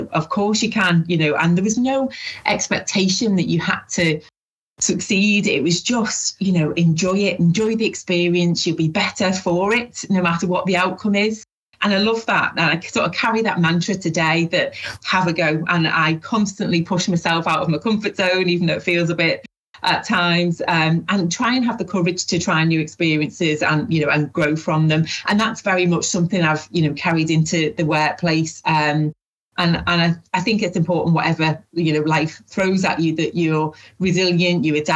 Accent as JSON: {"language": "English", "town": "Liverpool", "region": "North West England", "country": "United Kingdom", "tie": "born or raised there", "also_born_or_lived": "Ireland", "said": "I was adopted from Ireland over to Liverpool"}